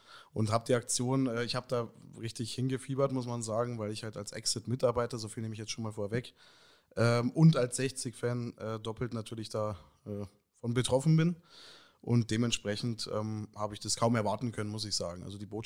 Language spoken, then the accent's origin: German; Munich, Bavaria, Germany; Genau, also die Kindheit war hier in München. Die frühe Jugend dann eben in Dorfen bzw. Erding und jetzt heute bin ich dann doch wieder Münchner.